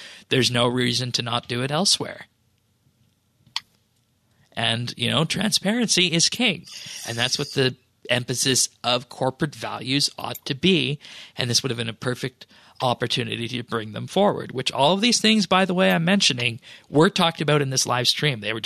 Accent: Alberta, Canada; I am from Alberta, which is a province in Western Canada

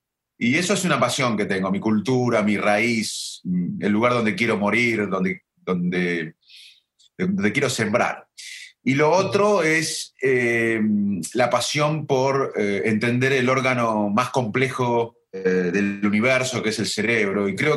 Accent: Salto, Buenos Aires Province, Argentina; also born or lived in Arroyo Dulce; Yo nací en un pueblito y me crié... Perdón, nací en el conurbano de Buenos Aires, pero me fui al año a vivir un pueblito de 1000 habitantes, Arroyo Dulce. Y sabía que... Y ahí crecí, después en Salto, que es un pueblo más de 20.000 o 25.000 habitantes

